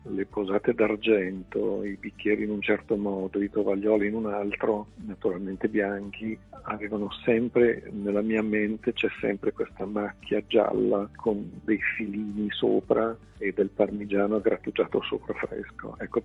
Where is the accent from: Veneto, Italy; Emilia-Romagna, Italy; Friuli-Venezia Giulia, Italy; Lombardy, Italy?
Lombardy, Italy; Milan; Da milanese mi sono immaginato che Milano in realtà la racconti per il suo skyline.